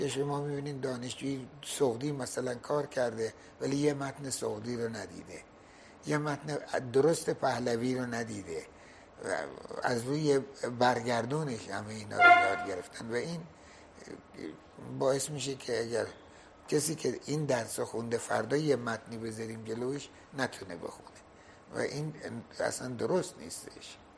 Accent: Iran; من اولین ایرانی هستم که از زبان اصلی ترجمه کردم.

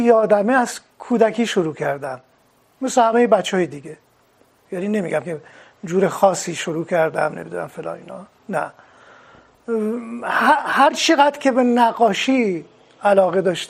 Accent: Mianeh, East Azerbaijan, Iran; born there; تو مینا به دنیا اومدم سال 1328 در یه خانواده فرهنگی تقریبا، چون پدر من جز اولین فرهنگی های مینا بوده

